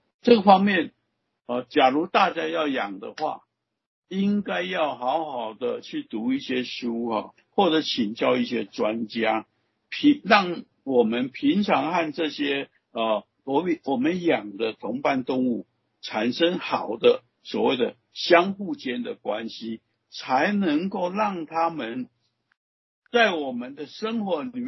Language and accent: Chinese; China; 尤其是我们中国人养这些狗